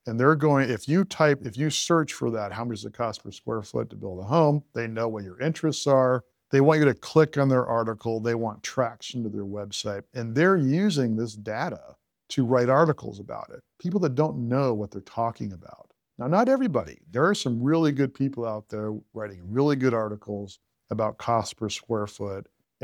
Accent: California, United States; I'm from California, so my mind's going to be a little distorted

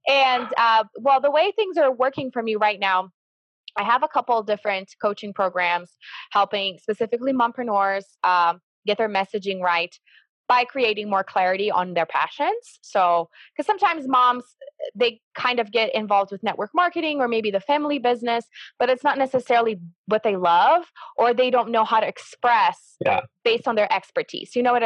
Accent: Brazil; because I'm from Brazil and I started tutoring my friends from school

